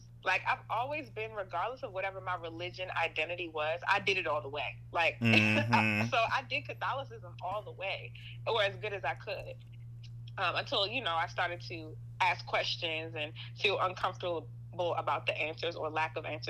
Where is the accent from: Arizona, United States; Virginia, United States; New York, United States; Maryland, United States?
Maryland, United States; Baltimore; I mean, I'm from Baltimore, I grew up like a Baltimore child.